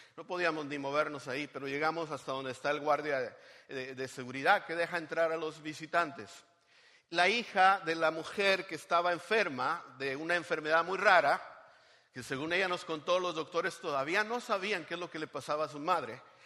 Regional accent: Monterrey, Nuevo León, Mexico; la ciudad de Monterrey, México, donde yo nací, crecí por 22 años, donde yo conocí a Cristo también como mi Salvador.

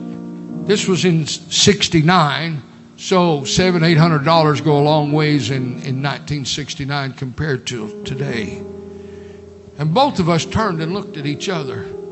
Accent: Tulsa, Oklahoma, United States; we came back home to the home church where I grew up here in Tulsa.

